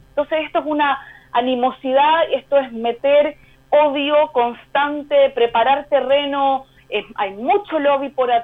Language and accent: Spanish; Chile; now in Israel; esto es algo que nosotros como chilenos en Israel lo hemos visto constantemente